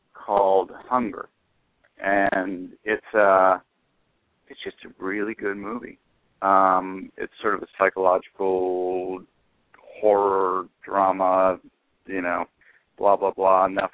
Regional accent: Atlantic Beach, Florida, United States; I grew up near Jacksonville, I grew up in a little town called Atlantic Beach

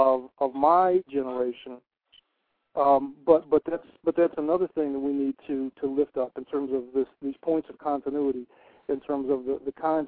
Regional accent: Cleveland, Ohio, United States; You know, and I grew up in Cleveland, Ohio, you know, and I was alive when that happened.

